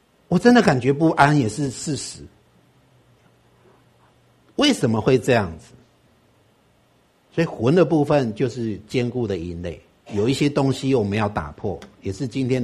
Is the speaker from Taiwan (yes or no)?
yes; Taiwan; 大陆国外的人都比我们台湾人更紧张